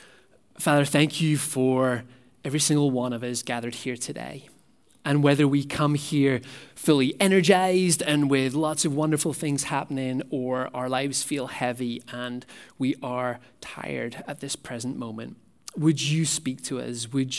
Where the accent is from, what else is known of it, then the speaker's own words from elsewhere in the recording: Northern Ireland, United Kingdom; now in Canada; As some of you will already have gathered, my accent is not from Ontario. I actually grew up in the north of Ireland.